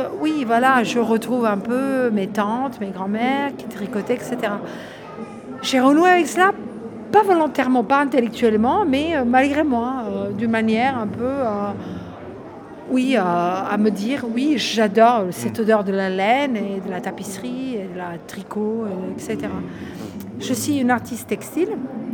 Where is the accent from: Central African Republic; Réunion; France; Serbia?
Serbia; je viens de Serbie, d'une montagne qui s'appelle Zlatibor, littéralement traduite le pain doré. Cette montagne se situe à 300 km de Belgrade